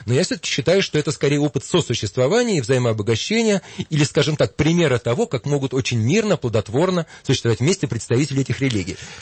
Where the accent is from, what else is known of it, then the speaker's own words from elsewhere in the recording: Russia; now in Germany; Я, кстати, сам иммигрант, только я иммигрант из России. Я мигрант-христианин.